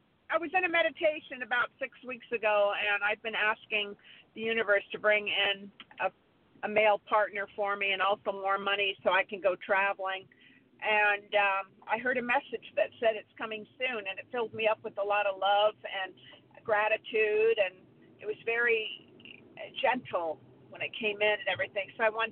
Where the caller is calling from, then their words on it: Santa Barbara, California, United States; from Santa Barbara, California.